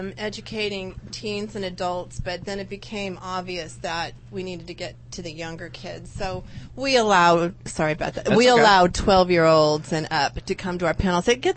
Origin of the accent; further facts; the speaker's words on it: Spokane, Washington, United States; born there; I was born in Spokane. We were both born in Sacred Heart Hospital.